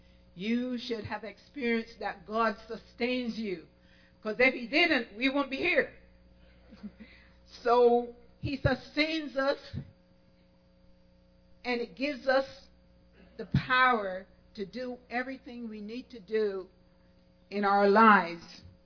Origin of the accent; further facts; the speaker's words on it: Barbados; when I was growing up in Barbados, everybody wanted to get rid of their wooden homes